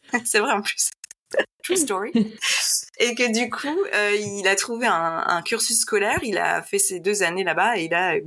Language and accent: French; Lille, Hauts-de-France, France; now in Atlanta, United States; j'ai 42 ans, j'habite à Atlanta, je suis originaire de Lille et j'ai déménagé à Atlanta il y a quelques années, donc aux États-Unis